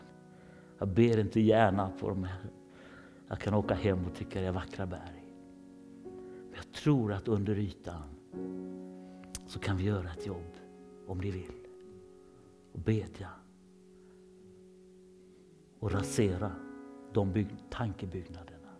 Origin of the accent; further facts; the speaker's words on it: Sweden; Men för jag är en blyg svensk.